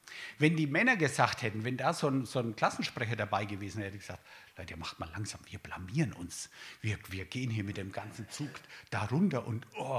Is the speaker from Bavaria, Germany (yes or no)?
yes; Bavaria, Germany; Ich kenne mich da nicht aus. Ich komme aus Franken.